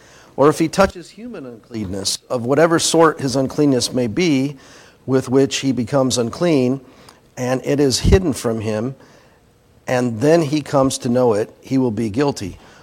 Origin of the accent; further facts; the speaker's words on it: Midwest, United States; Growing up in the Midwest, that was a tree that we didn't have